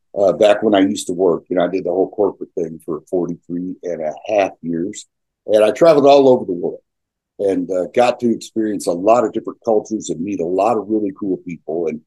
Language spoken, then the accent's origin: English; United States; I'm an American, and I live in the heartland of America, and in good old America, if we have nothing, we have drama, right?